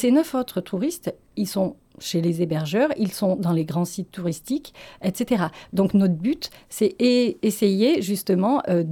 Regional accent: Dieulefit, Auvergne-Rhône-Alpes, France; born there; je suis née à Dieulefit, donc même si je n'ai pas passé ma petite enfance à Dieulefit, mais pas très loin, à une vingtaine de kilomètres, c'est vrai que je suis assez attachée à ce territoire

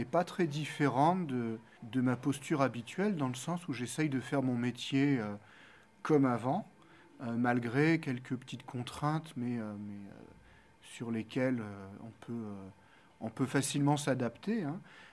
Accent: Hauts-de-France, France; Je suis originaire du Pas-de-Calais. Je suis venu m'installer dans la Drôme après une visite amicale

